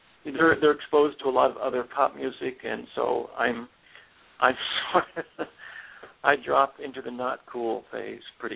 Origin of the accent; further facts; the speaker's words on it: Iowa, United States; Oh, at first, just around the family, it would be like Broadway musicals and choir stuff. But then, as I started listening to the radio, there was KIOA in Des Moines was just a pop station.